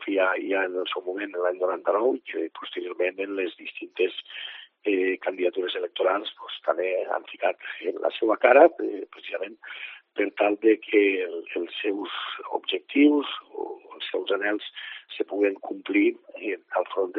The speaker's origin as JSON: {"language": "Catalan", "town": "Peníscola", "region": "Valencian Community", "country": "Spain", "tie": "born or raised there", "said": "Mai hagués pogut pensar que hagués sigut l'alcalde del meu poble"}